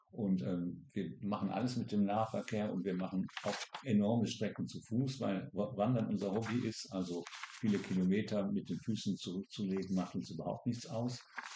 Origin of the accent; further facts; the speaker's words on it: Twann, Bern, Switzerland; ist man ja heimatberechtigt, da wo man herstammt und nicht da, wo man geboren ist. Und deswegen bin ich eigentlich kein Basler, sondern komme vom Bieler See, aus einem kleinen Weinbauerndorf, das heißt Zwann. Das ist neben Biel